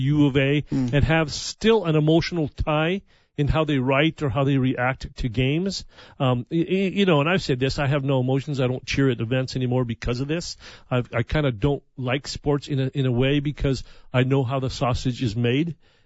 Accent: New Mexico, United States; I'm not from here. Everybody knows that. I'm from New Mexico, and I have no dog in the fight.

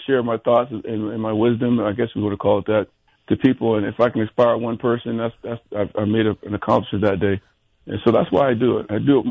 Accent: New Jersey, United States; You know, I was coming from New Jersey. You know, we came out here and we got recruited in the winter

